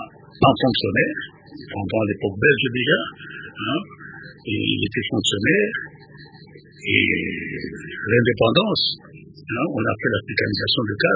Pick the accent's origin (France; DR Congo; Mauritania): DR Congo; Bolomba, Équateur; Je suis originaire de l'Équateur, comme vous l'avez dit. Et vous venez de précision sur mon territoire, de terre d'origine. Je suis de Bolomba, mais je suis né ici en Bamako, en 1941.